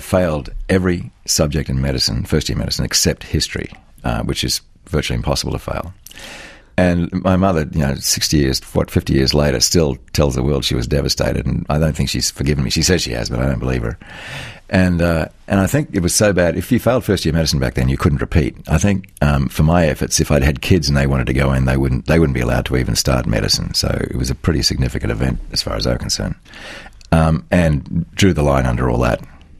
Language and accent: English; Queensland, Australia; I had seen a lot of Klansman-style personalities growing up in Western Queensland